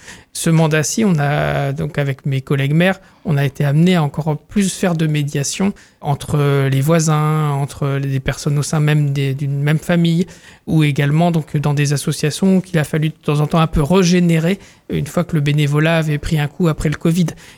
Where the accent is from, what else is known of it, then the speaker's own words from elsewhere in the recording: Saint-Juvat, Brittany, France; je suis quelqu'un de la commune, j'ai grandi à Saint-Juva, donc il y a un peu cet ancrage local qui va compter.